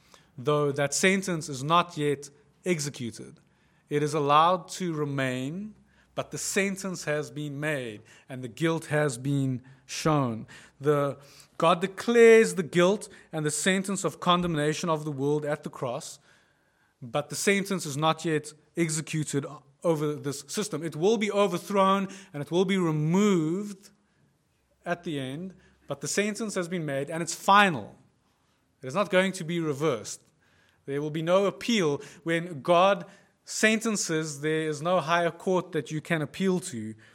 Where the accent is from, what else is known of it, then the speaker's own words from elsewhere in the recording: South Africa; There's a whole thing to being South African. There's a flavor to who we are that extends beyond just who we are.